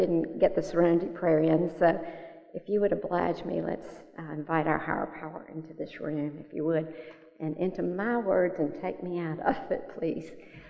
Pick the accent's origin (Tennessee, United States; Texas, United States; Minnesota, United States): Tennessee, United States; Nashville; And my home groups are in Brentwood, Tennessee, even though I'm from Nashville.